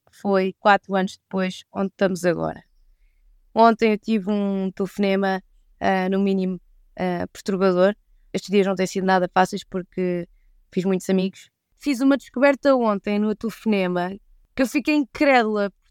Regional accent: Cascais, Lisbon, Portugal; E ele perguntou de onde é que nós éramos. Ah, somos de Cascais.

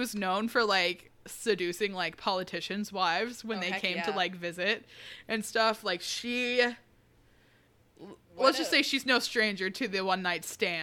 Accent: Texas, United States; or at least maybe we know because we're from Texas.

